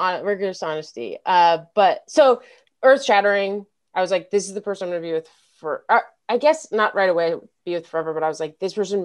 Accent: Denver, Colorado, United States; I like headlined the 420 Mile High Festival and I'm from Denver. So she came to Denver, met my whole family at 3 weeks.

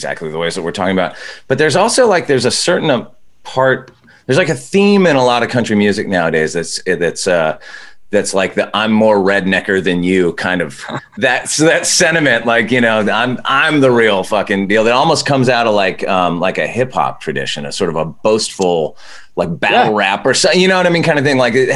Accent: Santa Barbara, California, United States; Like, I didn't grow up in a big, big city. I grew up in a medium-sized city. I grew up in Santa Barbara.

